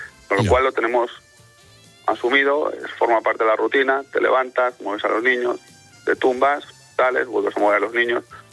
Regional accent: Madrid, Community of Madrid, Spain; me crié toda la vida en el barrio de la Concepción, en Madrid, al lado de, entre Arturo Soria y el tanatorio de la M30, a las que soy de Madrid. Ahí me crecí, nací y he vivido allí 34 años viví allí.

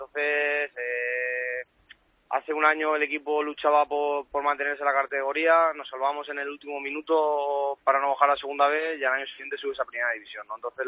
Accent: Alicante, Valencian Community, Spain; anoche llegué a Alicante y bueno, entrando un poco en casa y ya estoy por aquí por mi tierra.

